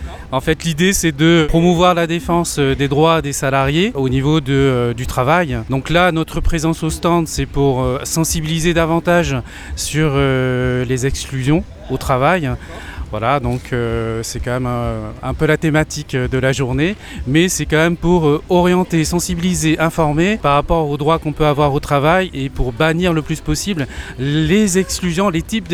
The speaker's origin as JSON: {"language": "French", "town": "Sète", "region": "Occitanie", "country": "France", "said": "je viens de Sète."}